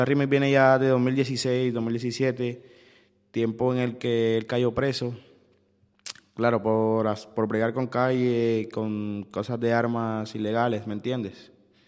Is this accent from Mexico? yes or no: no; Nicaragua; porque en mi país, en Nicaragua no hay mucho rapero, ¿me entiendes?